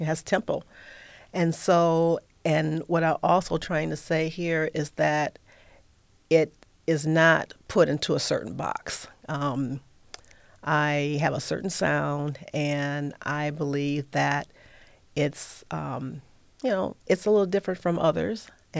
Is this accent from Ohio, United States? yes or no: yes; Toledo, Ohio, United States; I am born and raised in Toledo, so I'm a Toledoan.